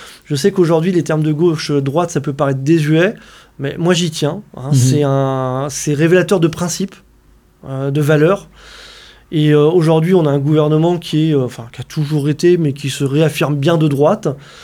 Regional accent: Île-de-France, France; born there; je suis né en Seine-et-Marne, hein, vous savez, en région parisienne.

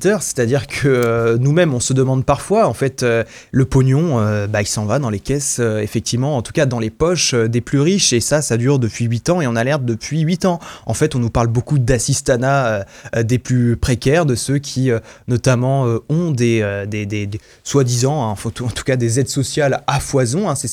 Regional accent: Gaël, Brittany, France; moi, je suis d'Ille-et-Vilaine, à Gaël.

